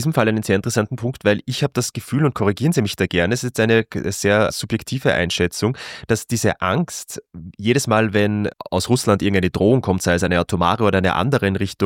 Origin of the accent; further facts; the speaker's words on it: Austria; Ich glaube, ich kann mich hier als Österreicher nicht sehr weit aus dem Fenster lehnen